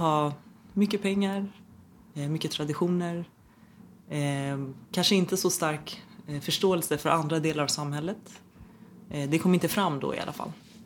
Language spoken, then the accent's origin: Swedish; Stockholm, Stockholm County, Sweden; Jag är född här i Sverige. Båda mina föräldrar är från Iran. Växte upp i Rinkeby tills jag var kanske 6 år. Flyttade sen till innerstan.